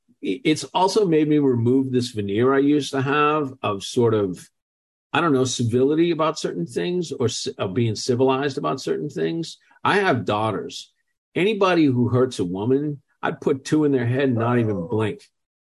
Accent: Dorchester, Massachusetts, United States; the story I always tell is we grew up in Dorchester, and Dorchester, where my neighborhood in particular is one of the more violent in the city.

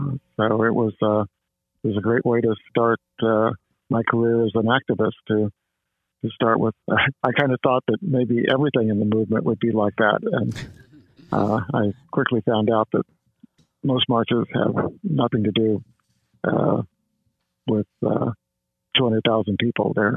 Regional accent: New Mexico, United States; And kind of in my naive way of growing up in New Mexico, where our baseball team would travel several hundred miles to play a baseball game

